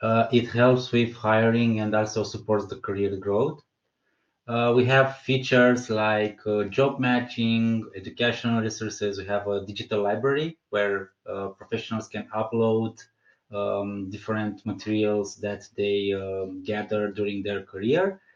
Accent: Romania; English is a second language; I'm from Romania. I also have a lot of members in the family that works in the industry.

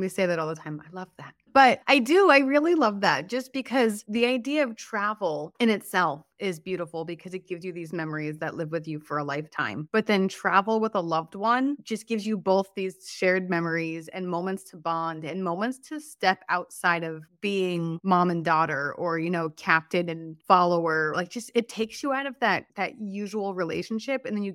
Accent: Colorado, United States; moved away as an adult; now in New England, United States; So I was raised in Colorado and I moved out to New England for college and I just decided to stay.

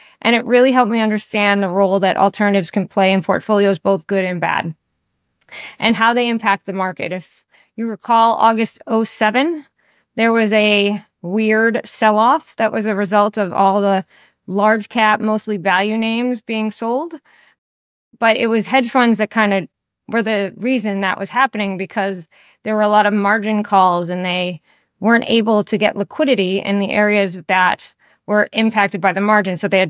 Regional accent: New England, United States; I'm from New England, so it's not like Connecticut was that far.

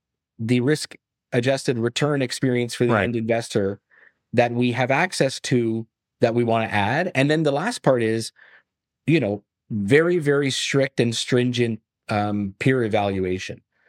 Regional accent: Ottawa, Ontario, Canada; I was raised in Ottawa

